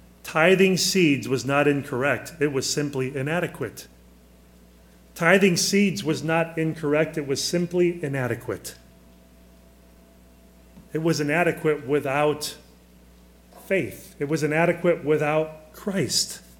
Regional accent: Le Roy, United States; Growing up in Leroy, you know, I'd be out playing baseball with my brothers in the backyard.

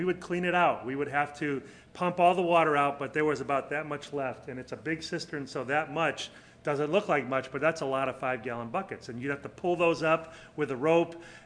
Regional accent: Cleveland, Ohio, United States; Cavs aren't going to win. I'm from Cleveland.

